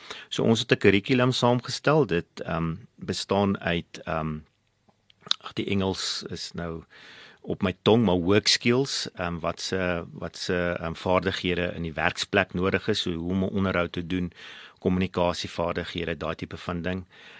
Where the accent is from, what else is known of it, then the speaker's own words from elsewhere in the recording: Bethlehem, Free State, South Africa; ek het groot geword in Bethlehem, in die Vrystaat. Daar gewees by hoërskool voortrekker, matrikuleer.